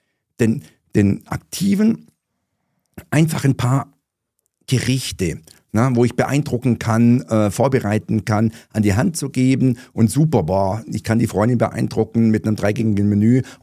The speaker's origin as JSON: {"language": "German", "region": "Bavaria", "country": "Germany", "said": "als Algove bin ich ja Schwabe"}